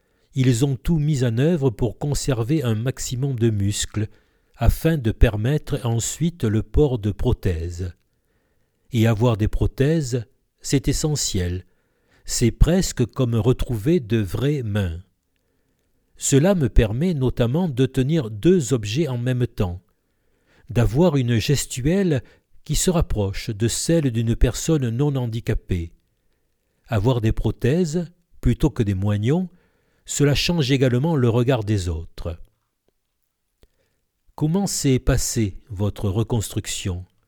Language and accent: French; Salon-de-Provence, Provence-Alpes-Côte d'Azur, France; Je suis né et j'ai grandi à Salon en rêvant de devenir pilote de chasse, sans doute en raison de la proximité avec la base aérienne.